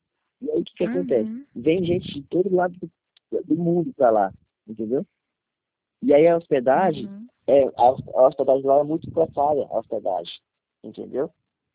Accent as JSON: {"language": "Portuguese", "town": "Pedro II", "region": "Piauí", "country": "Brazil", "tie": "born or raised there", "said": "piauiense. Na minha terra, onde eu moro, se chama Pedro II, entendeu?"}